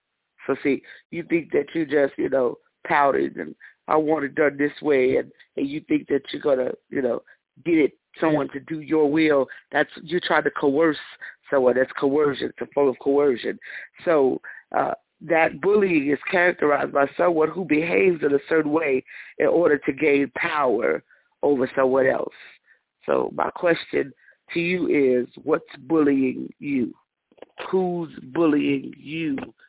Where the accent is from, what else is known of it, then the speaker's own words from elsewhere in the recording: Las Vegas, Nevada, United States; I thank God for being born and raised in Las Vegas, Nevada